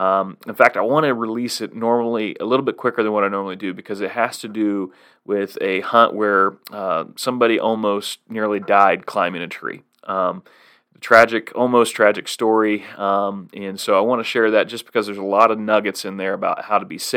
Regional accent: Ohio, United States; Man, it's always good to have another person from my home state of Ohio on.

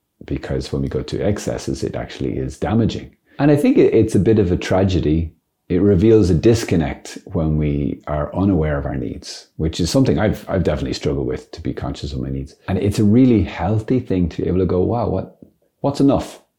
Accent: Ireland; As an Irishman, that's I can't possibly leave anything on my plate.

